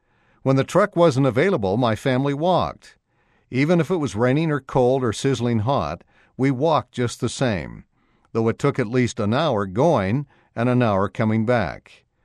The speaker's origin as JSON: {"language": "English", "town": "Monterrey", "region": "Nuevo León", "country": "Mexico", "tie": "born or raised there", "said": "I grew up in Monterrey, Mexico, in the state of Nuevo León. My parents were faithful Latter-day Saints"}